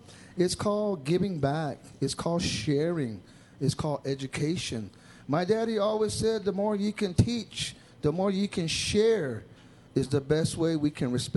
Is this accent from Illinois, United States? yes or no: no; Zia Pueblo, New Mexico, United States; I am from Zia Pueblo, and I'm also affiliated with the Pueblo of Jemez Pueblo.